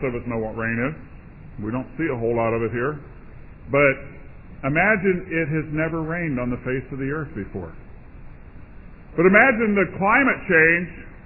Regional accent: Phoenix, Arizona, United States; all you have to do is drive to my hometown. You know what? We don't have lakes. We have rivers, but they don't flow unless it's monsoon season. So where does a massive town, you ever been to Phoenix, Arizona?

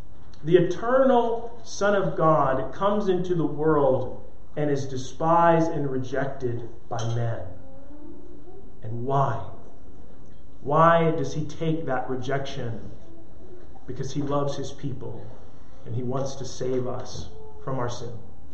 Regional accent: New Jersey, United States; Right, so I'm from Jersey.

